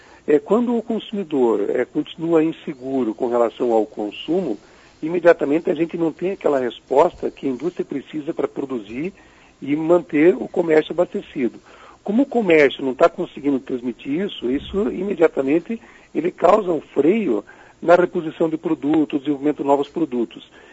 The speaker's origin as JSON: {"language": "Portuguese", "country": "Brazil", "said": "Mas isso é algo que a gente, como brasileiro, já está habituado a conviver."}